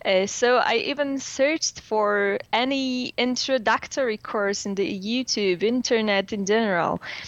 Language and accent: English; Warsaw, Masovian Voivodeship, Poland; English is a second language; from Warsaw.